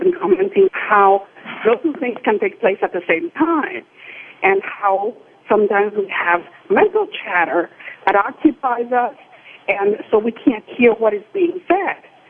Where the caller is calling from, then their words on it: Gainesville, Florida, United States; I'm calling you from Gainesville, Florida.